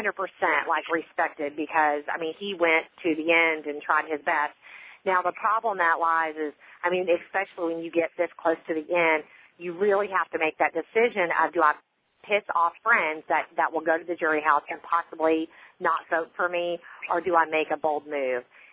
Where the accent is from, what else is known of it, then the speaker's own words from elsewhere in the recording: Texas, United States; I always like the Texas people just because I'm from Texas.